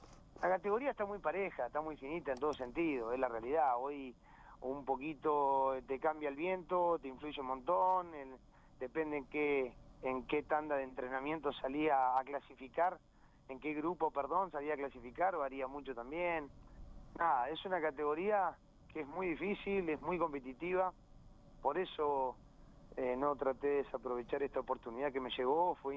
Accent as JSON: {"language": "Spanish", "town": "Río Colorado", "region": "Río Negro", "country": "Argentina", "tie": "born or raised there", "said": "Todavía estoy en el pueblo, en Río Colorado, donde soy nativo."}